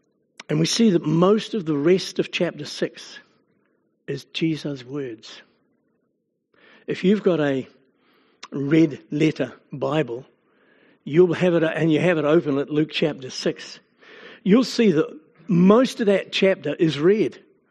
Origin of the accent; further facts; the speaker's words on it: Wellington, New Zealand; I was born and bred in Wellington